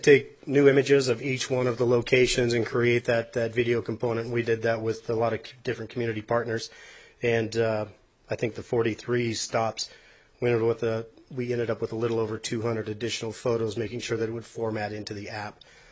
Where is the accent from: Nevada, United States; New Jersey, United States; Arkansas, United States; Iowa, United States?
Nevada, United States; Carson City; I'm born and raised in Carson City, and there's … that certainly wouldn't let that happen with me